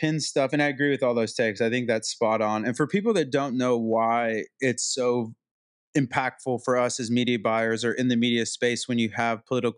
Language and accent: English; Indianapolis, Indiana, United States; It's Indianapolis. It's my hometown.